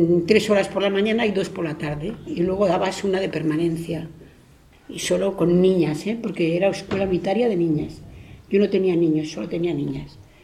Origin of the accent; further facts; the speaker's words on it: Castile and León, Spain; born there; Nací en un pueblecito de la comarca del Bierzo, en la provincia de León. Un pueblecito pequeño, pero muy bonito y acogedor, muy pintoresco, con paisajes preciosos.